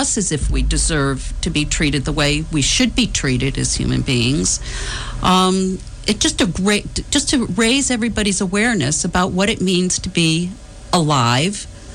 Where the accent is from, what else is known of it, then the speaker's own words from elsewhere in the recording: West Hartford, Connecticut, United States; I grew up in West Hartford, and, you know, we had kids all our age